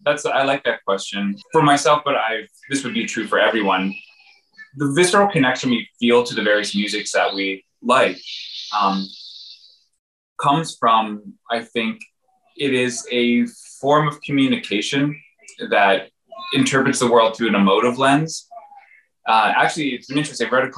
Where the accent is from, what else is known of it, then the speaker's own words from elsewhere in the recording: Toronto, Ontario, Canada; where I grew up in Ontario, especially in Toronto at the time, wasn't lovely.